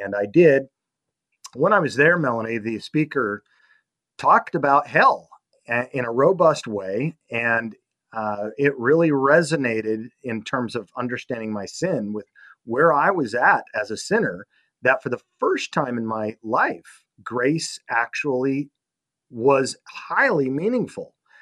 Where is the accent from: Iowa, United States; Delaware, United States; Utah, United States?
Utah, United States; Salt Lake City; So that was what I was raised in Salt Lake City, Utah, to know nothing different.